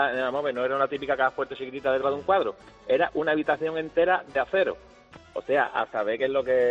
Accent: Cádiz, Andalusia, Spain; yo soy de Cádiz

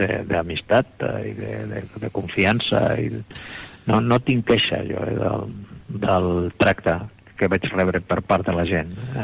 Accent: Iznájar, Andalusia, Spain; born there; vaig néixer a Iznájar, en concret a una de les pedanies. Iznájar és un municipi, que té un terme municipal molt gran, molt estès, però també molt disseminat. En un nucli que era el Remolino

